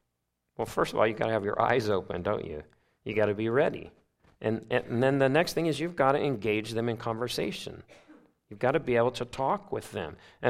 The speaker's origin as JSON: {"language": "English", "region": "Missouri", "country": "United States", "tie": "born or raised there", "said": "And where I grew up in Missouri, they used to say, hot enough for ya?"}